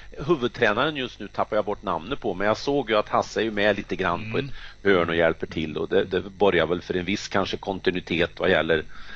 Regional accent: Värmland, Sweden; Sen noterade jag Karlstad som den värmlänning jag är.

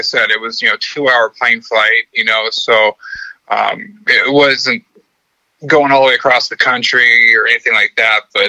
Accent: Kennewick, Washington, United States; moved away as an adult; now in California, United States; So I grew up in a town called Kennewick, Washington in the Tri-Cities. It's actually in the desert part of Washington State.

